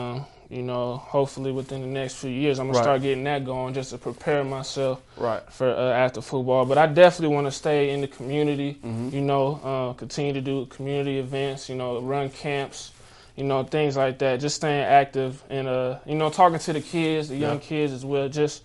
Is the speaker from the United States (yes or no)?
yes; West Coast, United States; So, you know, I got the South in me a little bit, even though I'm from the West Coast.